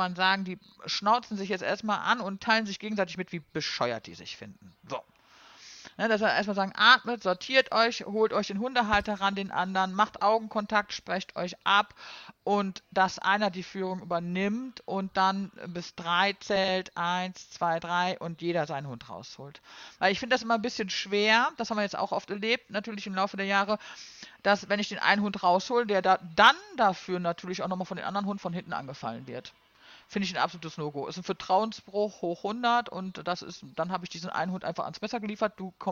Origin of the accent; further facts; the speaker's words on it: North Rhine-Westphalia, Germany; ich bin ja auch gebürtiger Ruhrpottler